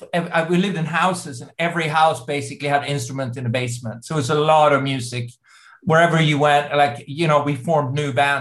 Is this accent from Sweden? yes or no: yes; Sweden; And I kind of grew up like middle class, you know, divorced parents.